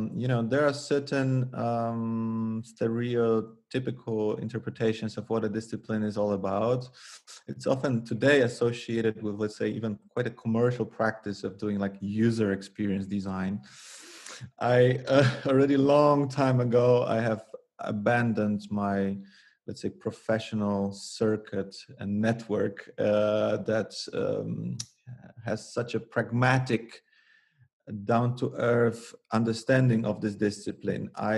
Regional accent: Poland; English is a second language; now in Netherlands; I come from Poland, but I live half of my life in the Netherlands, where I studied and where I work until this day.

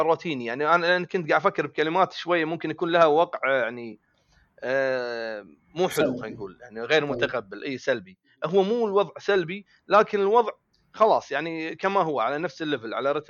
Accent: Kuwait; إحنا عندنا بالكويت شيء اسمه كينت،

